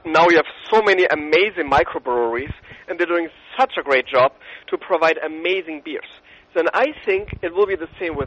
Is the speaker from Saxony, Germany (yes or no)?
no; Schleswig-Holstein, Germany; English is a second language; I'm coming from Germany, I'm German born. I spent my whole life on water because I'm coming from the Danish border and we have the Baltic and the North Sea right in front of me.